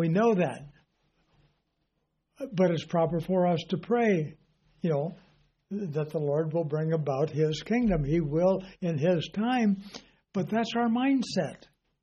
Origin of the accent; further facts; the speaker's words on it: California, United States; I've lived lots of places in my life, from growing up in Southern California to then going into the military when I was 18 years old during the Korean War